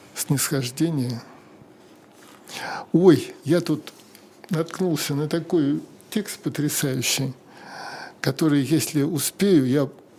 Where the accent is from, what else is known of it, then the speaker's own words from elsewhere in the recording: Moscow, Russia; я рос в Москве на Таганке в середине прошлого века.